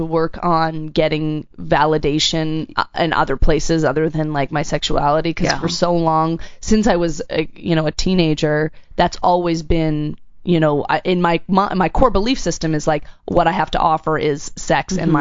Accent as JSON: {"language": "English", "town": "Boston", "region": "Massachusetts", "country": "United States", "tie": "born or raised there", "said": "Yeah, I mean, I grew up in Boston, which is highly Catholic"}